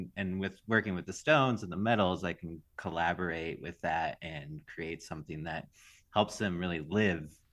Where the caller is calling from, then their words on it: Silver City, New Mexico, United States; I'm in Silver City, New Mexico.